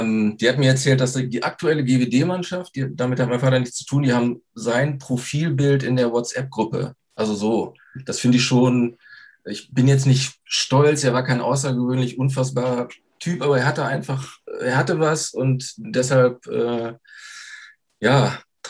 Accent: North Rhine-Westphalia, Germany; ich komme halt aus Nordrhein-Westfalen, das ist so eine Handballhochburg, es gibt 1000 Handballvereine

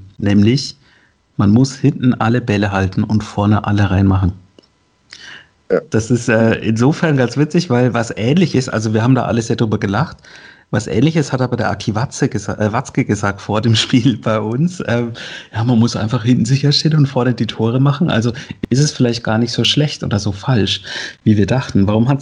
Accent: Freiburg, Baden-Württemberg, Germany; wenn man hier nach 6, 7 Spielen sitzt als Freiburger

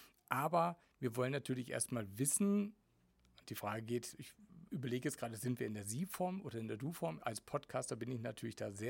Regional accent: Spaichingen, Baden-Württemberg, Germany; born there; ich bin auch Speichinger, ursprünglich, also gebürtig

